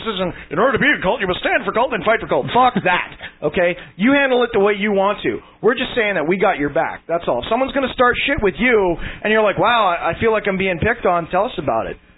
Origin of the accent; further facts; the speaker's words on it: Canada; I don't even live in the U.S. I'm a Canadian.